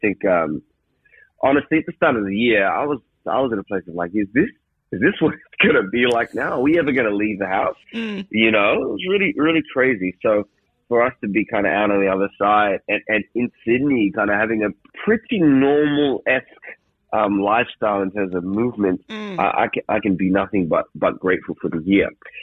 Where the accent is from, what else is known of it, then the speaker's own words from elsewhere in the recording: Nigeria; now in Australia; I'm Nigerian, so in our culture, it is kind of traditional here in Australia